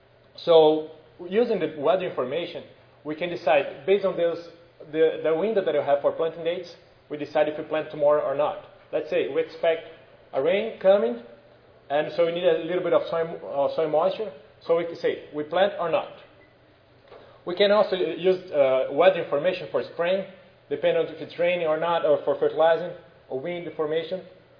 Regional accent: Brazil; Like, I'm from Brazil. We have a lot of problems related to that.

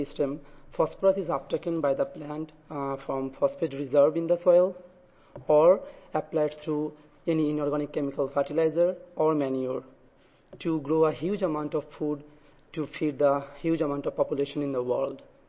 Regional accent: Florida, United States; Because I'm from Florida. I'm an agricultural scientist

